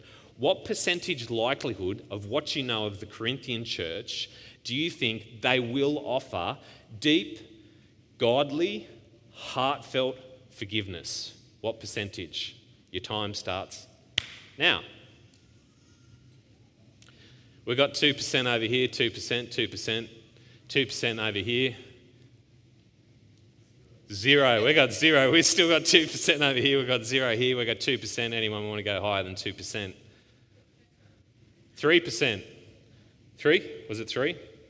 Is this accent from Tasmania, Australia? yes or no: yes; Devonport, Tasmania, Australia; born there; I'm a Tasmanian. I was born in Devonport and my father was from Launceston.